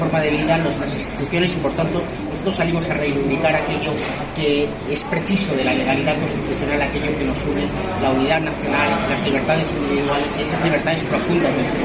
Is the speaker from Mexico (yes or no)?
no; Spain